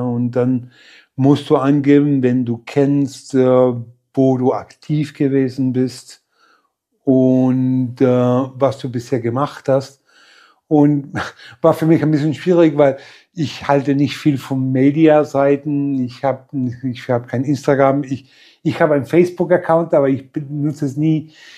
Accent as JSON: {"language": "German", "town": "Madrid", "region": "Community of Madrid", "country": "Spain", "tie": "born or raised there", "said": "Und ich bin in Spanien geboren, 1958."}